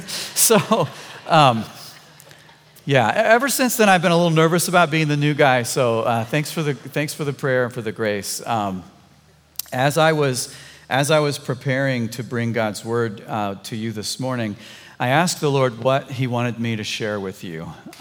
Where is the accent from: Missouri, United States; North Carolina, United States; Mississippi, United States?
Missouri, United States; Like, we're from Missouri, Midwestern nice, like what's going on here?